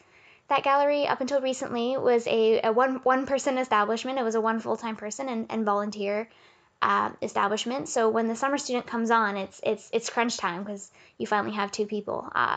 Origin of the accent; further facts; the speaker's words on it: Smithers, British Columbia, Canada; I went home for a summer to my hometown, which is Smithers, BC